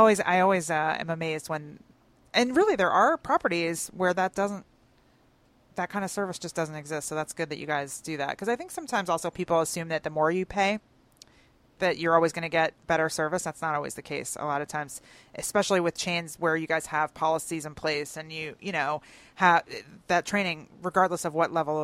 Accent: Philadelphia, Pennsylvania, United States; now in Atlanta, United States; Yeah, when you first moved here, you're kind of like, I know. We're both from Philadelphia.

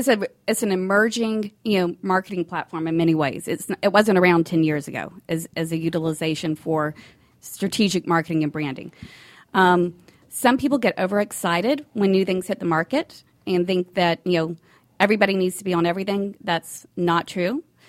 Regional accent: Alabama, United States; now in Atlanta, United States; I'm originally from Alabama.

